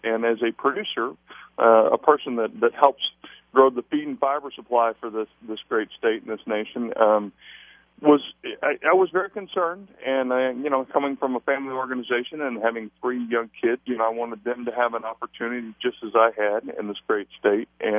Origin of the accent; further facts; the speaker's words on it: Uvalde, Texas, United States; I'm a farmer from Uvalde, Texas.